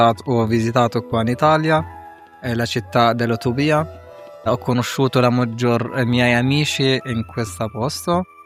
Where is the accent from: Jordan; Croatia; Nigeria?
Jordan; Italian is a second language; now in Italy; sono palestinese nato e cresciuto in Giordania.